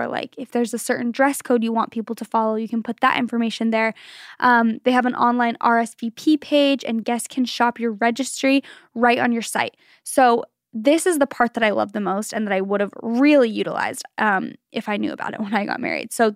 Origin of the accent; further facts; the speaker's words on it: Germany; I'm from Germany, and here it is very normal to set up the tree on Christmas Eve or just a couple of days before.